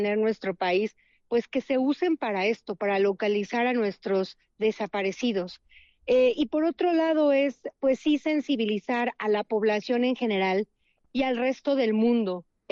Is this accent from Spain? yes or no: no; Mexico; nos han fallado como mexicanos